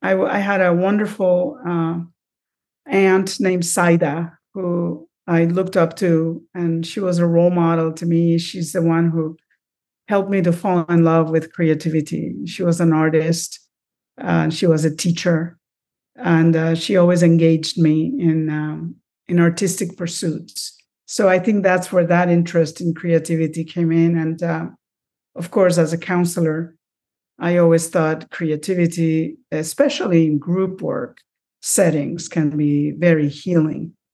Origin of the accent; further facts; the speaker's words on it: Utuado, Puerto Rico; now in United States; So I grew up in the middle of the island in a small township called Utuado. And it's very tiny.